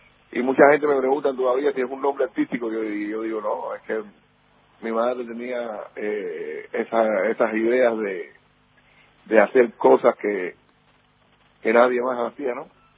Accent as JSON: {"language": "Spanish", "country": "Cuba", "moved": "yes", "lives_now": "United States", "said": "toda esta diáspora de cubanos que luego por cuestiones ideológicas y por cuestiones ya de vida reales, ¿no? Emigramos aquí a los Estados Unidos."}